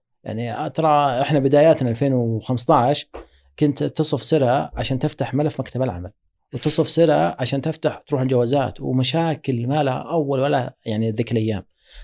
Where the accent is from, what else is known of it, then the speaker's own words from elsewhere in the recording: Saudi Arabia; كمية قوة الشراء عندنا في السعودية تختلف عن باقي دول الخليج